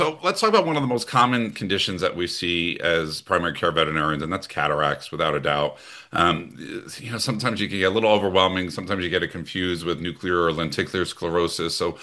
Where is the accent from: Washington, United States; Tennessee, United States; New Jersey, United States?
New Jersey, United States; I'm from Jersey. Everything I say has an accent.